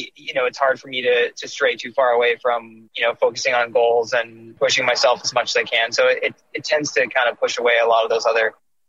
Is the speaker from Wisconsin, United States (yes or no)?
yes; Madison, Wisconsin, United States; born there; Well, so I was born in Madison, Wisconsin, and I traveled quite a bit with my family as a young kid